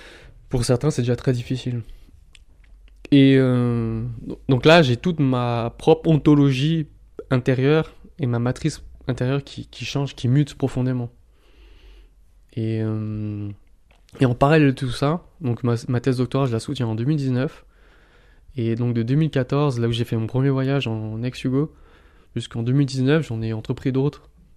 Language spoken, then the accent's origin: French; Mulhouse, Grand Est, France; j'ai vu des formes d'humanité que j'avais pas ressenti chez moi à Mulhouse, dans mon cercle familial